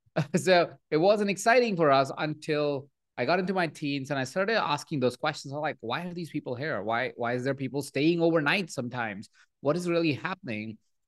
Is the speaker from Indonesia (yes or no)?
no; Jaipur, Rajasthan, India; So I was born in India. I was born in Jaipur, a small town, 23 people sharing the same space.